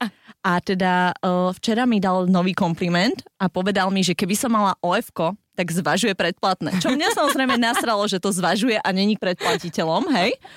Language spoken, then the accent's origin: Slovak; Žilina Region, Slovakia; Lebo ako ja chápem, že u nás na Orave je poťahaj mi korbáčik